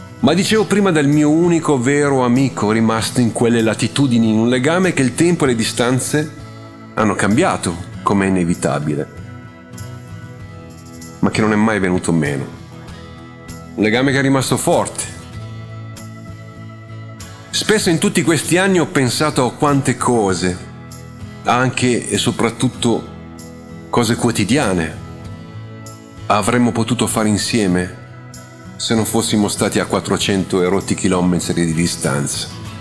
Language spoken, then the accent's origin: Italian; North East, Italy; moved away as an adult; now in Milan, Italy; lasciai definitivamente la mia terra di nord-est, nell'alto Adriatico, per andare a Milano.